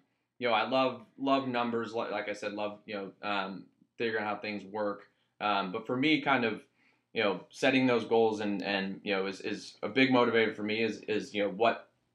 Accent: Missouri, United States; I was from Missouri, didn't have much exposure to that kind of high finance

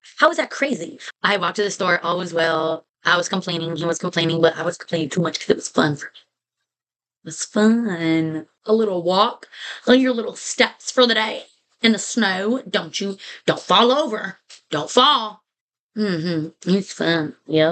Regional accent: Texas, United States; But then again, we're from Texas. We don't know what to do.

